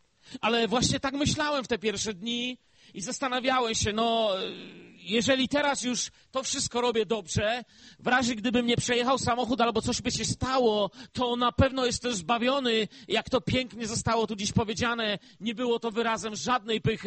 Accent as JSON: {"language": "Polish", "town": "Bielsko-Biała", "region": "Silesian Voivodeship", "country": "Poland", "tie": "born or raised there", "said": "bo tam się wychowałem w Bielsku Białej"}